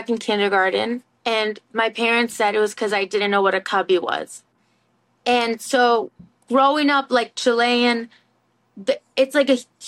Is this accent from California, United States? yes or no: no; Wellesley, Massachusetts, United States; I grew up in Wellesley, Massachusetts as well, and it's a very good public school system and everything.